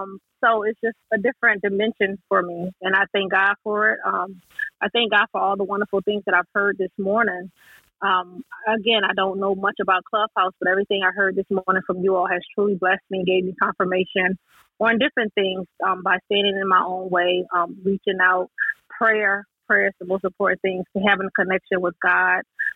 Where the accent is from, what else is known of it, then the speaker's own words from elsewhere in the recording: Philadelphia, Pennsylvania, United States; I'm from Philadelphia, Pennsylvania.